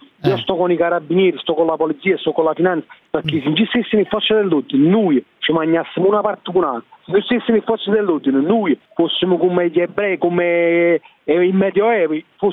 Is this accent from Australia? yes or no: no; Naples, Campania, Italy; siamo napoletani